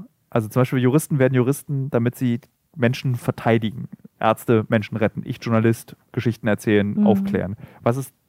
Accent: Berlin, Germany; Möchte ich als Berliner auch nochmal sagen.

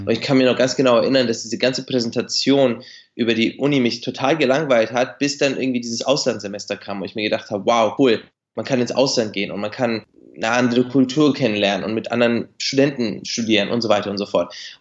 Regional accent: Bavaria, Germany; als Kind von Migranten in Deutschland, wir sind in Bayern aufgewachsen, also in einer kleinen Vorstadt von Nürnberg. Mhm. Ich würde sagen, ein ländliches Gebiet.

